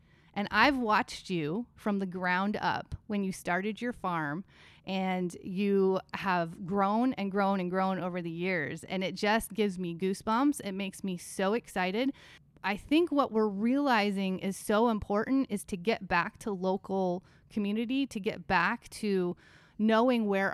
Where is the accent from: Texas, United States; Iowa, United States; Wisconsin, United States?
Iowa, United States; And I have always been so unbelievably proud to say that I'm from Iowa. I love telling people, yeah, I'm a country girl and I'm a city girl.